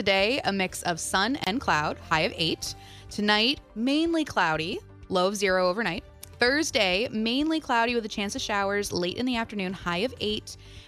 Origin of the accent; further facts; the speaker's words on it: Stratford, Prince Edward Island, Canada; So, I grew up on PEI. I grew up in Stratford.